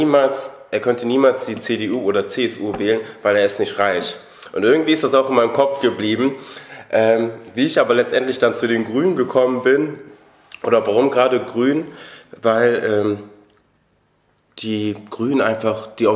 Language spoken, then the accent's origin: German; Germany; born there; So, natürlich bin ich in Deutschland geboren